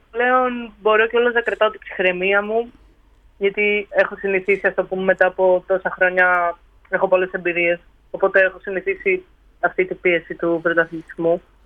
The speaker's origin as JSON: {"language": "Greek", "town": "Edessa", "region": "Central Macedonia", "country": "Greece", "moved": "yes", "lives_now": "Athens, Greece", "said": "Εγώ έχω καταγωγή από την Έδεσα, που είναι αρκετά μακριά από θάλασσες"}